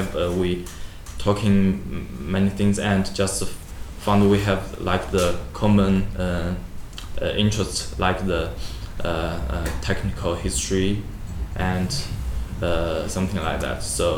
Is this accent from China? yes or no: yes; East China, China; English is a second language; now in Chongqing, China; I'm not birthed on Chongqing. My hometown is in the east of China, and for many people, for me, it's totally different from this area.